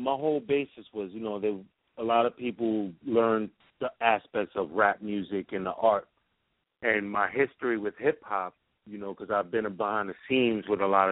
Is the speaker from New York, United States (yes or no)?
yes; New York City, New York, United States; growing up in New York City.